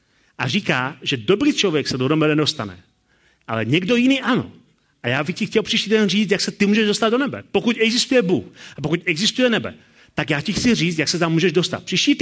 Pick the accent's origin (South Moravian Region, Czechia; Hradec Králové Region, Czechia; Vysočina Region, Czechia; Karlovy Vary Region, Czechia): Hradec Králové Region, Czechia; Hradec Králové; tak jsem mu říkal, že jsem z Hradce Králové